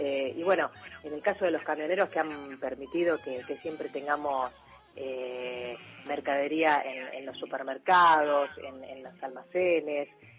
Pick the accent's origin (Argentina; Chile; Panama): Argentina; San Fernando, Buenos Aires Province; soy de San Fernando, Buenos Aires